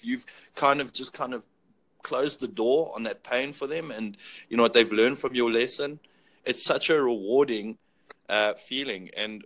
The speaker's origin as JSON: {"language": "English", "town": "Johannesburg", "region": "Gauteng", "country": "South Africa", "said": "I'm from South Africa"}